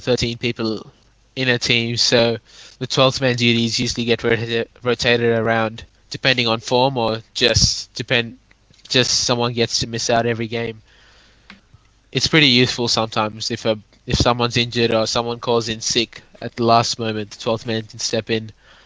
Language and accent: English; Australia; from Australia. Welcome to another week of the Pitch Vision My Coach Cricket Show. It's been really sunny here in Australia.